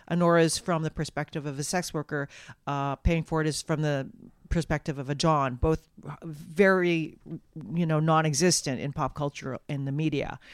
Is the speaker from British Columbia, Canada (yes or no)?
yes; Lynn Valley, British Columbia, Canada; I was raised in Lynn Valley and I'm like first gen Chinese Canadian.